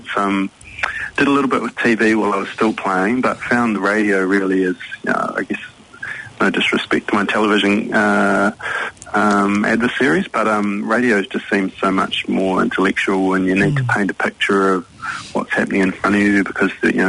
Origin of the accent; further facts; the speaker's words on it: Hawke's Bay, New Zealand; now in Auckland, New Zealand; we were always pretty close growing up in the Hawke's Bay. And then when we got to high school, we all kind of went off to university, we went off in different directions. So I came up to Auckland